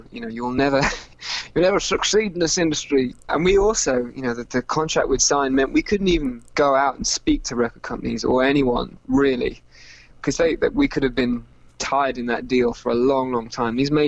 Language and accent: English; East of England, United Kingdom; there were songs in that book from where I grew up in Norfolk in England.